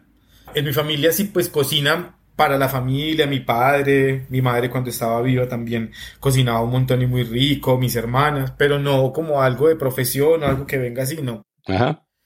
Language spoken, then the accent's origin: Spanish; Bucaramanga, Santander, Colombia; born there; Bueno, nací en Bucaramanga, tengo 36 años.